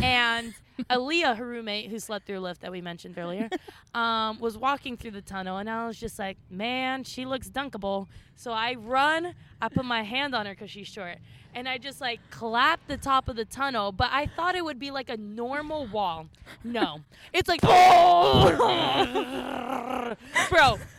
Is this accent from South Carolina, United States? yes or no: no; Florida, United States; I am from Florida. Not made for it.